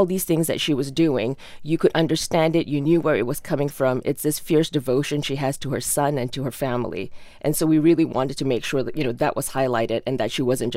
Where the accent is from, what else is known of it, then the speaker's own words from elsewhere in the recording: Malaysia; English is a second language; moved away as an adult; now in United States; You know, I grew up in Malaysia. I came over to the States when I was 18, and I've worked in TV for 16 years.